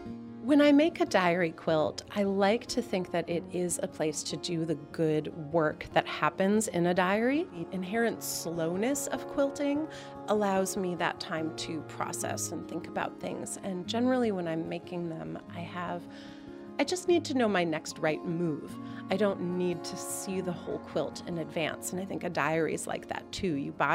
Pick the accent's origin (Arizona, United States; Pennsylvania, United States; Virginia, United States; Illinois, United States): Illinois, United States; Naperville; I grew up in Naperville, Illinois, the western suburbs of Chicago.